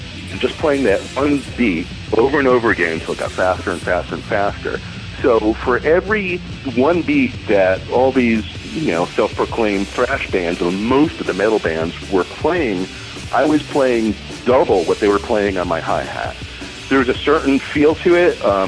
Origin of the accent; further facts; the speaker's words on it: Clifton, New Jersey, United States; also born or lived in Passaic; I was born in Passaic, New Jersey, and raised in the neighboring town of Clifton, which is about 15 minutes outside of New York City. Sprawling suburban white trash slums.